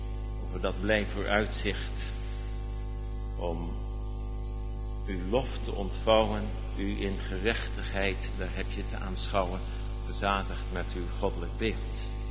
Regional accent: Netherlands; now in Canada; Dus ik heb altijd een accent. Daar sta ik mee op 's morgens, dan ga ik mee naar bed bij wijze van spreken. En hier zeggen de mensen dat wel eens tegen me. In Canada zeggen ze het ook wel eens: waar kom je eigenlijk vandaan … zeggen ze dan.

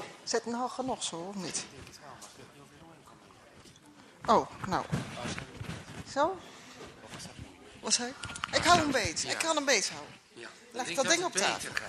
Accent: Nieuwe-Tonge, South Holland, Netherlands; Ik kom uit Nieuwe Tongen

